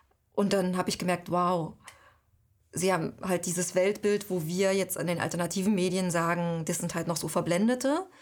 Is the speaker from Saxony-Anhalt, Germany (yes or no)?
yes; Halle, Saxony-Anhalt, Germany; als ich in meiner Jugend gab es in Halle ziemlich viele Neonazis.